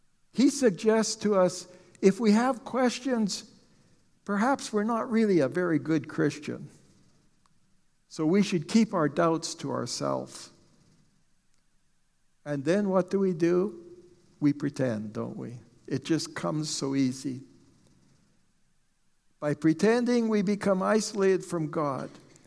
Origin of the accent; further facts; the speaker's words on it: Dennis, Massachusetts, United States; Growing up in Dennis, and then later in this church in my teenage years, but only it was the new church.